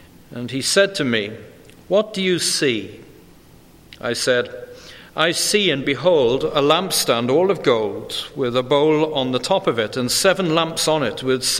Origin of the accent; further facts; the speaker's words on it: Wales, United Kingdom; because of my memories of growing up in Wales.